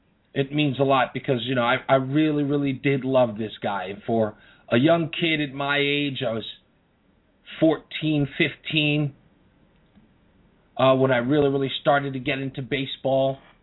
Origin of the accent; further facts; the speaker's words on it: New York, United States; So you can imagine how important that was to me as a New Yorker